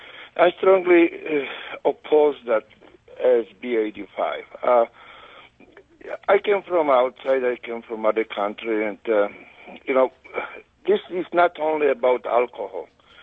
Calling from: Bethel, Alaska, United States; English is a second language; I'm calling from Bethel, Alaska. I live in Bethel for 28 years and running small business for 25 years.

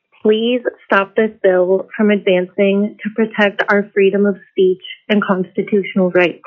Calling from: Anchorage, Alaska, United States; I'm calling from East Anchorage

